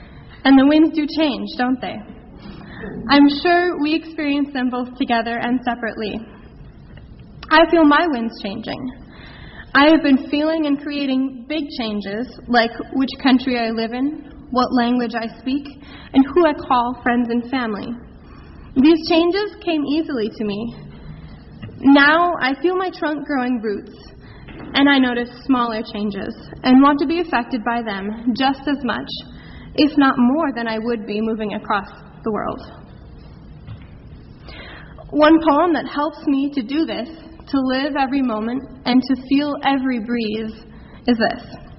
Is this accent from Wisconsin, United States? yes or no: yes; Oconomowoc, Wisconsin, United States; I hail from Oconomowoc, Wisconsin, and the little congregation of the Lake Country area where my parents were founding members.